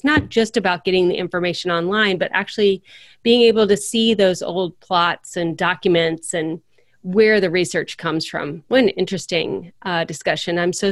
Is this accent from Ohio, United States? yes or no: yes; Akron, Ohio, United States; I'm from the Akron, Cleveland area, and Akron is the rubber capital of the world